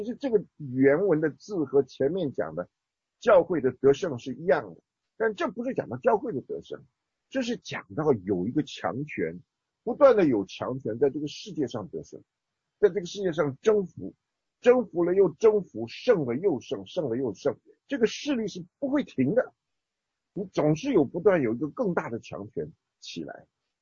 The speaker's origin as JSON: {"language": "Chinese", "country": "China", "moved": "yes", "said": "这其实我们从中国来年纪大一点的人晓得"}